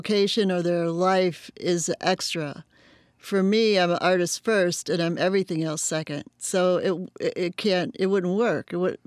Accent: San Francisco, California, United States; No, see, I came from San Francisco, and it was funny that we're in North Hollywood.

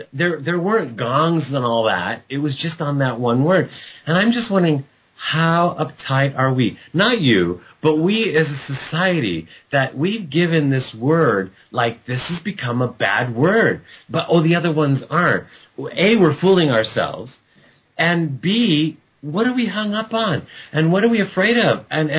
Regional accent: United States; born there; See, now, I was born in America, but from Italian-American parents who came from Sicily.

